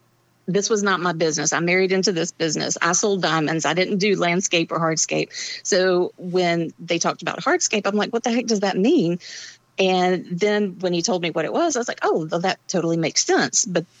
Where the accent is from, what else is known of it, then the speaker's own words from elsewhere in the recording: North Carolina, United States; Well, I am from North Carolina, and so I was in the Piedmont area